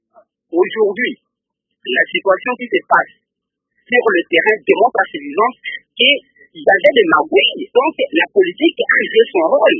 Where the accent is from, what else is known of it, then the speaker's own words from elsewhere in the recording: Équateur, DR Congo; les 5 chantiers n'existent pas chez nous à l'Équateur.